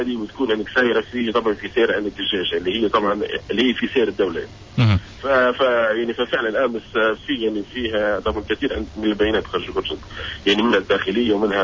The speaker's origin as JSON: {"language": "Arabic", "country": "Libya", "said": "ككلنا كليبيين وكليبيين يعني ككل طبعا ندعم عندك الحركة هذه"}